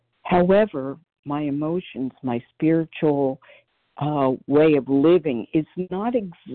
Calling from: Philadelphia, Pennsylvania, United States; from outside of Philadelphia, Pennsylvania.

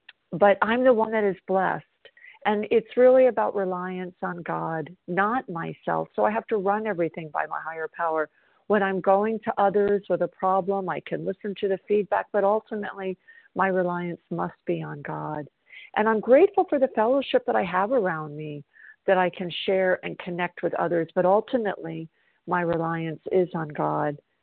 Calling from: South Carolina, United States; I'm calling from South Carolina.

